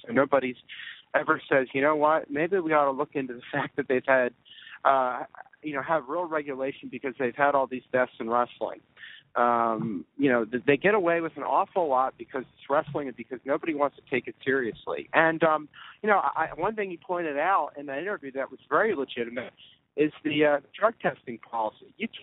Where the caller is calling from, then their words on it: Pennsylvania, United States; I'm calling from Pennsylvania.